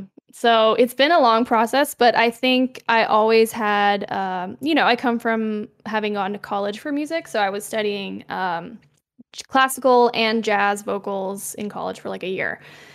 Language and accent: English; Quebec, Canada; I'm from Quebec. Yeah, like … you know? Gotta do some representation, like, representing my home province.